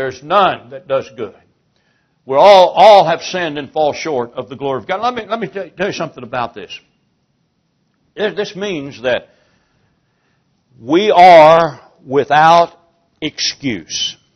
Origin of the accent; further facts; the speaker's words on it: Appalachia, United States; But I moved off to the city, went to school. I learned better. I'm no longer considered a hillbilly. I'm Appalachian American.